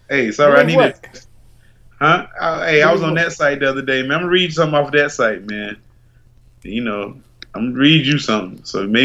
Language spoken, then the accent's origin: English; North Carolina, United States; now in Florida, United States; Oh, NC, baby.